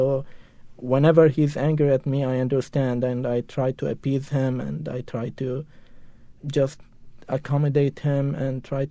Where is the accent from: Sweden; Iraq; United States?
Iraq; moved away; Second, because I was from Iraq.